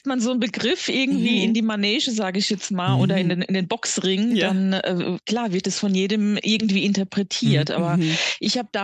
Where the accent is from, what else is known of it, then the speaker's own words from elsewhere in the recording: Rhineland-Palatinate, Germany; auch als Pfälzer Mädel da total frei und offen über Garten sprechen